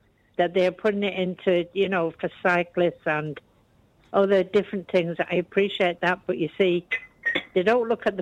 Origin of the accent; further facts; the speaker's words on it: England, United Kingdom; moved away; I'm from England, but I've been over here over 20 years.